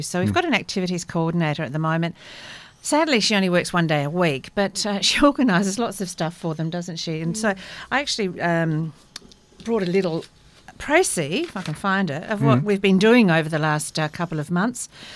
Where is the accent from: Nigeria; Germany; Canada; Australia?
Australia; Adelaide, South Australia; yes, my hometown. I have to go home, touch base with the folks occasionally.